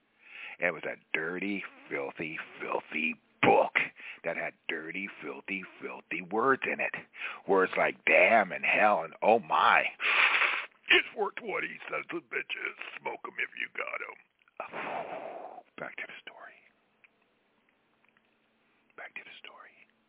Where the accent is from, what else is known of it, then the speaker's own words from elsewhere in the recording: California, United States; We went back east. We're in Baltimore, Maryland. I'm from California.